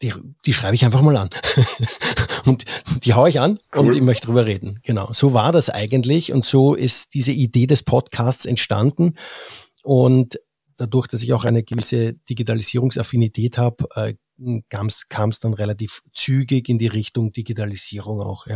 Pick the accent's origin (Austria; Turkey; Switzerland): Austria; Vienna; born there; ich bin tatsächlich gebürtiger Wiener. Ich wurde in Wien geboren. Ich habe nur nie dort gelebt, immer nur außerhalb.